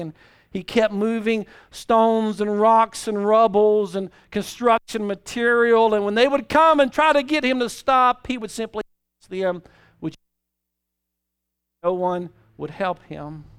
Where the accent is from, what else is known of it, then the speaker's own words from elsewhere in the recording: Louisiana, United States; I'm just from South Louisiana. I ain't ever been there.